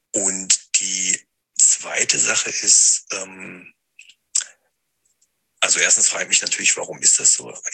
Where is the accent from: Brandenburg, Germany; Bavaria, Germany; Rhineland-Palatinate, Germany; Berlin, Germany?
Berlin, Germany; ich komme aus Berlin.